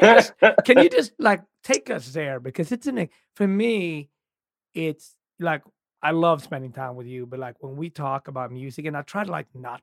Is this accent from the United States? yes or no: no; Gothenburg, Västra Götaland, Sweden; It was in my hometown in Gothenburg.